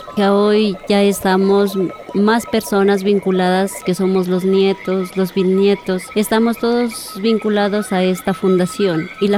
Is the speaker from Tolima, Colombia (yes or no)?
no; Cumbal, Nariño, Colombia; vengo del resguardo del Gran Cumbal.